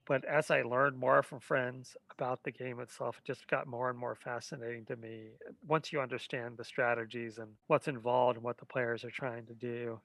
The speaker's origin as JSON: {"language": "English", "town": "Oakland", "region": "California", "country": "United States", "tie": "born or raised there", "said": "Because I wanted to be like my hometown team in the States. I mean, the Oakland Raiders are they're my nemesis and my love."}